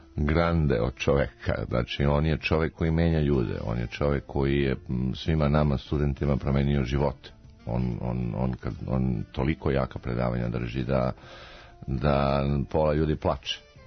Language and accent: Serbian; Montenegro; sad ja sam iz Crne Gore